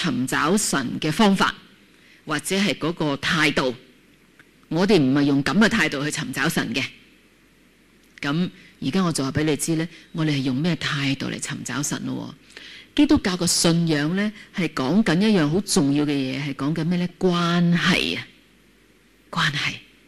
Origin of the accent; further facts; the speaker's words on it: Guangdong, China; 就是用我们广东话讲法，就是不知乜水